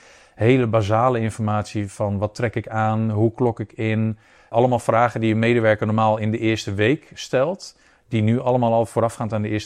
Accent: Ermelo, Gelderland, Netherlands; En ik kom zelf uit Ermelo, hier 10 kilometer vandaan.

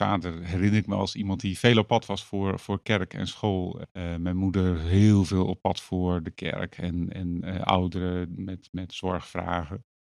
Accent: Friesland, Netherlands; born there; also born or lived in Amersfoort / Heerde; Wij reisden nogal door Nederland. Ik ben in Friesland geboren.

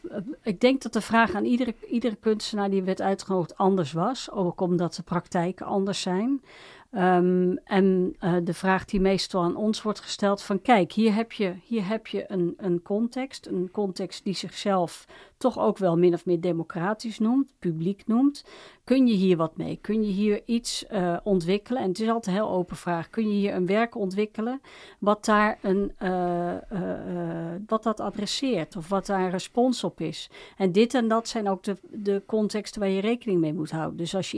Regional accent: Netherlands; Ja, dat is ons niet vreemd als Nederlanders natuurlijk.

